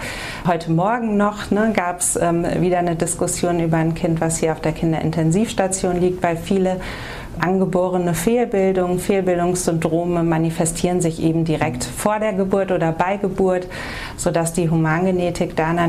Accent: North Rhine-Westphalia, Germany; ich bin im Sauerland groß geworden. Meine Eltern sind aber eingewanderte Sauerländer. Meine Mutter ist tatsächlich gebürtige Aachenerin und mein Papa ist in Goa geboren, in Indien

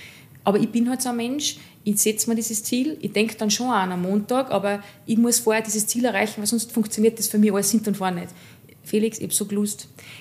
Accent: Salzburg, Austria; ich bin aus dem Bongau

